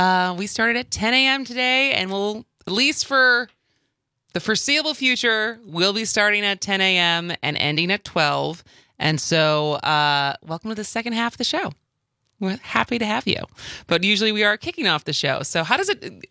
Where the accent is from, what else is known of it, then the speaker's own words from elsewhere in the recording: Madison, Wisconsin, United States; We are in Madison, my hometown.